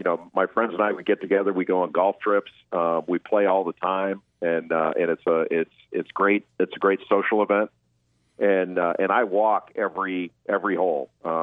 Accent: Los Angeles, California, United States; I grew up in Los Angeles, and my brother was a great golfer.

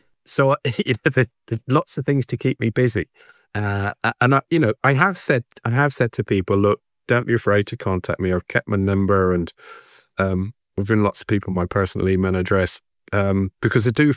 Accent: Dublin, Leinster, Ireland; I grew up in Dublin.

